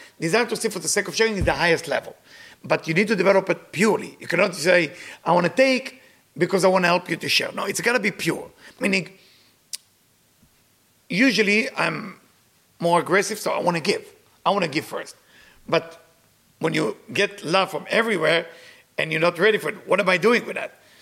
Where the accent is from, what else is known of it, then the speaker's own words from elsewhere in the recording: Israel; there is a place where I grew up in Israel